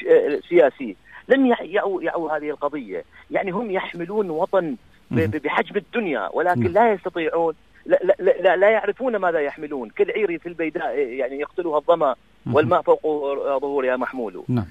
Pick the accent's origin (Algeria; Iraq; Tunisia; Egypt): Iraq; نحن كمعارضة عراقية كنا نرجو أن تتغير المعادلة ونصبح في عراق جديد